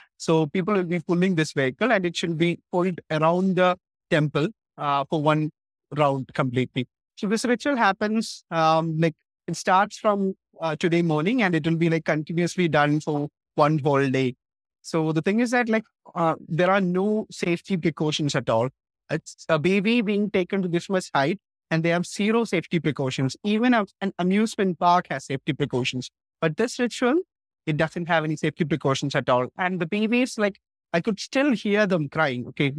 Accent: Kerala, India; English is a second language; I'm from Kerala, state in India.

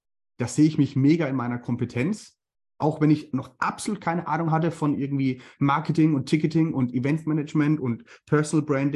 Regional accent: Bavaria, Germany; accent: Franconian; wenn ich dann auf der Bühne bin und mit meinem fränkischen Akzent da irgendwelche Geschichten nachspiele

